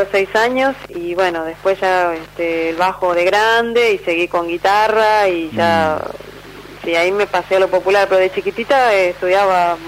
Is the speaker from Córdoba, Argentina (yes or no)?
no; Buenos Aires, Argentina; born there; now in San Isidro, Argentina; Yo nací en Capital, pero vivo en San Isidro hace ya 10 años